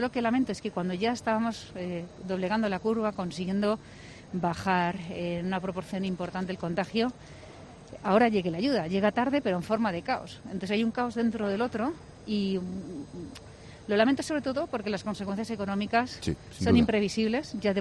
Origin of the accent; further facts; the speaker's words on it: Madrid, Community of Madrid, Spain; he nacido en Chamberí, he estudiado y he vivido toda mi vida allí. Temporalmente estuve viviendo en Malasaña y yo lo llamaba Chamberí Sur.